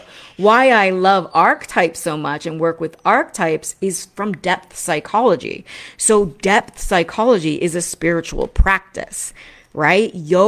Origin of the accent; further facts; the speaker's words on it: East Coast, United States; And I grew up on the East Coast, so I do. You know, I have working class conditioning in my veins.